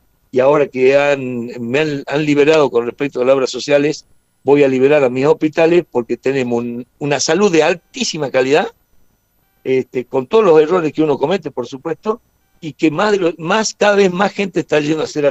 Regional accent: Salta, Argentina; Nosotros somos salteños, somos fuertes, pero bien humanos.

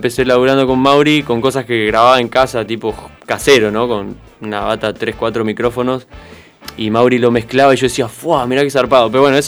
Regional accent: Santa Rosa, La Pampa, Argentina; also born or lived in Córdoba / Buenos Aires; cuando terminé el cole, el secundario acá en Santa Rosa, volví a Córdoba. Volví porque yo nací allá.

